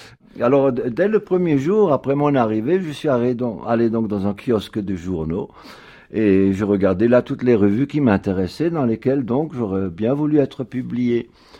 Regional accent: Grand Est, France; peut-être du fait que je sois alsacien, que je sois minoritaire

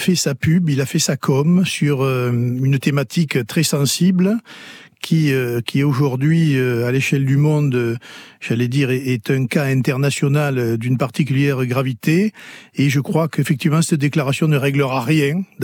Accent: France; Je suis français et je fais de la politique en France.

